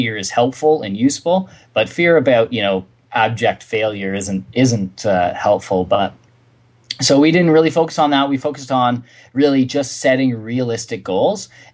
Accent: Canada; We're just, you know, we're Canadians, we're very fri

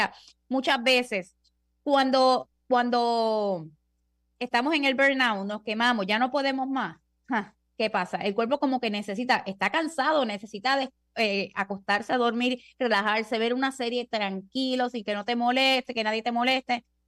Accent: San Juan, Puerto Rico; now in Aguadilla, Puerto Rico; Ah, de sanjuanera a aguadillana. Bueno, tengo mitad y mitad. Soy de San Juan, pero vivo aquí feliz de la vida.

